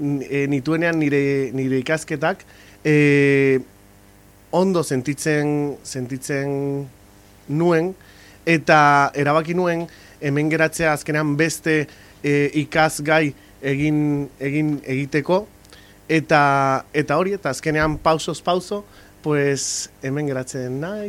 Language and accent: Basque; Canary Islands, Spain; born there; Basque is a second language; moved away as an adult; now in Basque Country, Spain; eta nire kasua pixka desberdina izan da. Azkenean jaio nintzen Gran Canarian, eta Euskal Herrira etorri nintzen ikastera, hasieran. Baina gero hemen geratu naiz